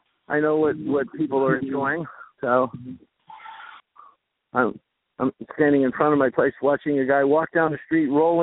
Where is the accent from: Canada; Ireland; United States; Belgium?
Ireland; a lot of people say it has to do with being Irish. We're full of baloney. And I'm an Irish man.